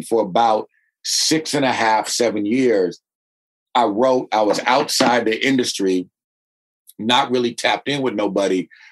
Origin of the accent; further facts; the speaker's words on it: Berkeley, California, United States; And I'm from Berkeley, right next door to Oakland, and grew up in a very, very working class, old school working class neighborhood.